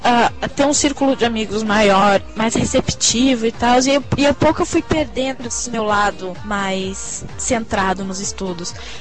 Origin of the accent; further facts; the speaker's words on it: Rio Grande do Sul, Brazil; accent: small-town Rio Grande do Sul; falando com sotaque idiota que eu tinha de cidade pequena do Rio Grande do Sul